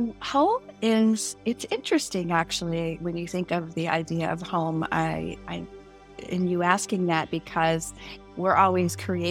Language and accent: English; Midwest, United States; also born or lived in Florida; now in California, United States; I'm in a Midwestern girl. So I grew up in the Midwest, relocated to Florida, and then from there relocated to California. So I've been in California now for, 32 years.